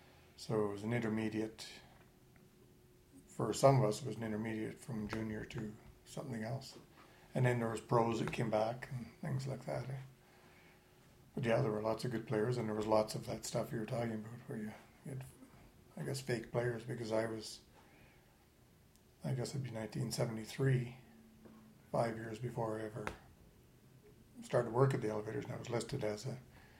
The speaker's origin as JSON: {"language": "English", "town": "Madawaska", "region": "Ontario", "country": "Canada", "tie": "born or raised there", "also_born_or_lived": "White River", "said": "Various places, but Madawaska"}